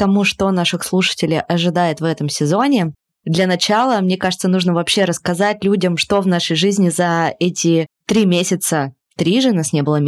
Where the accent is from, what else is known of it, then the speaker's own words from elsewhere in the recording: Tbilisi, Georgia; я ведущая и продюсер подкастов из Тбилиси.